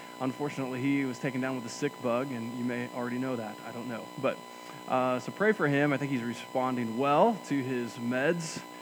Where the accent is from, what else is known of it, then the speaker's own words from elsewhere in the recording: Nebraska, United States; I grew up in Nebraska, and so my first real roommate experience was probably, like many of you, going to college.